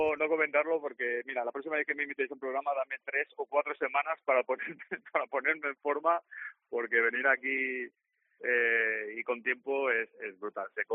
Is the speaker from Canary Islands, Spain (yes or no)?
no; Basque Country, Spain; soy vasco en general, cuna del fútbol